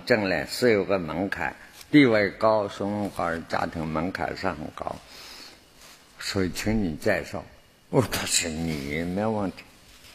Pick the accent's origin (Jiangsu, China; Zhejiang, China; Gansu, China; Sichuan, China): Zhejiang, China; 譬如像我是江浙人、浙江人、海边的人啊